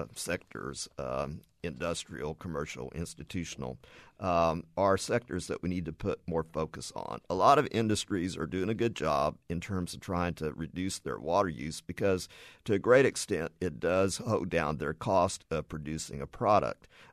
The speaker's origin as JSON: {"language": "English", "town": "Houston", "region": "Texas", "country": "United States", "tie": "born or raised there", "said": "My hometown of Houston has a lot of leaks from burst pipes every year because of the type of soil."}